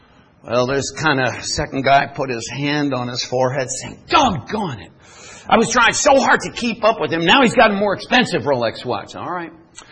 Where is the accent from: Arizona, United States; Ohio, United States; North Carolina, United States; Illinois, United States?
Arizona, United States; Chandler; I come from Chandler, which is, no, it's not like anything like Israel at all.